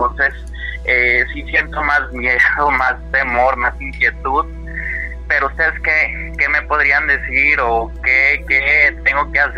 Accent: Coahuila, Mexico; Yo soy de Coahuila, soy la persona que trabajó aquí en Radio Fusora.

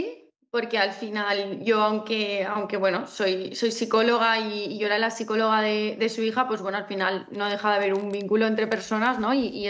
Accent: Castellón, Valencian Community, Spain; porque nosotros somos de Castellón

